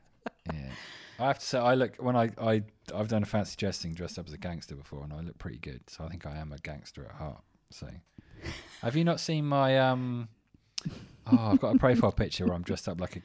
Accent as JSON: {"language": "English", "region": "England", "country": "United Kingdom", "said": "I think it's because I'm English and she's on the money."}